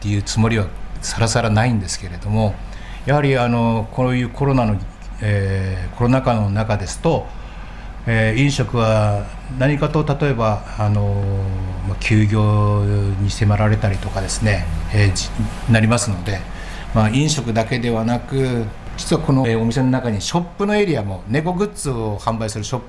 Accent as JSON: {"language": "Japanese", "town": "Otaru", "region": "Hokkaido", "country": "Japan", "said": "もともと小樽出身なんですけれども、小樽に戻ってきて50代に、戻ってきて、"}